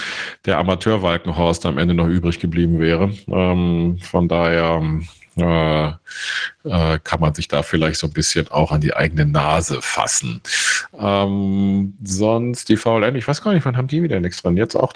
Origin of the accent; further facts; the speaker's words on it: Bonn, North Rhine-Westphalia, Germany; born there; Ich komme ja aus Bonn gebürtig